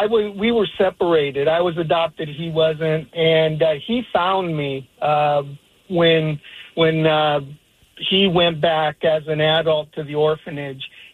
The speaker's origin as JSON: {"language": "English", "town": "Tacoma", "region": "Washington", "country": "United States", "tie": "born or raised there", "also_born_or_lived": "Upland, California", "said": "Lived 3 years in California, near Pomona, a place called Upland. And then I've grown up here in Tacoma the rest of the time."}